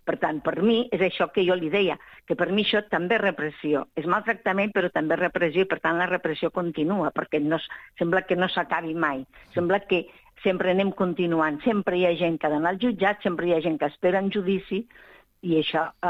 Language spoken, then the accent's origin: Catalan; Xerta, Catalonia, Spain; jo soc d'un poble molt petit, que es diu Xerta